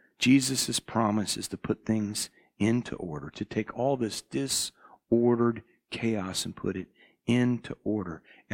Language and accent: English; Midwest, United States; accent: Midwestern; people would be able to tell that I'm from the Midwest because of the way I talk, because of my accent, my dialect.